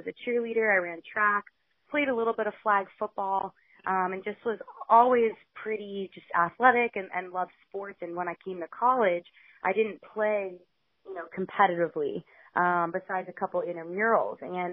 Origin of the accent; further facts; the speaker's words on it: Pembroke Pines, Florida, United States; also born or lived in Gainesville; I'm originally from Pembroke Pines, Florida, and then came up to Gainesville, Florida, where the University of Florida is, to go to school.